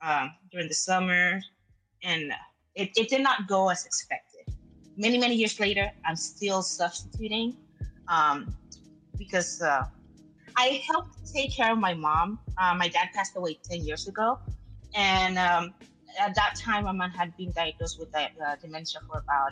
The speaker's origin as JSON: {"language": "English", "town": "Bakersfield", "region": "California", "country": "United States", "said": "Yeah, so we're from Bakersfield, California. We are the pit of California. Google us, the pit of California, and you will see Bakersfield, California"}